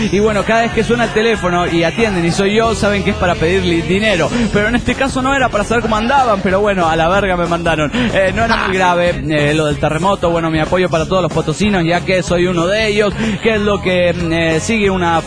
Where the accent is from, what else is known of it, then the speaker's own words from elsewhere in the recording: Santa Rosa, La Pampa, Argentina; Ahora estoy de vacaciones, en mi ciudad natal, Santa Rosa, y le digo, pirata, Santa Rosa es la capital de la Pampa, en Argentina